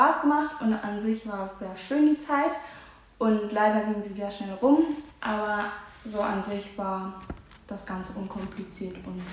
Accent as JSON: {"language": "German", "town": "Lippetal", "region": "North Rhine-Westphalia", "country": "Germany", "said": "Ich komme aus dem Lippetal und ich bin 18 Jahre alt."}